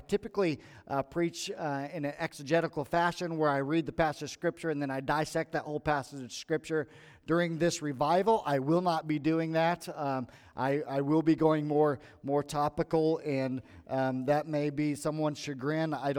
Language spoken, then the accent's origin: English; Bethany, Missouri, United States; I grew up in Bethany, Missouri. I'm a graduate of South Harrison High School in 1993.